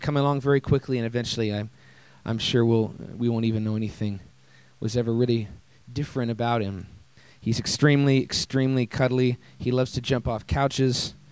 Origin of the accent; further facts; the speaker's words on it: Minneapolis, Minnesota, United States; and for those of you that don't know me, I'm from Minneapolis.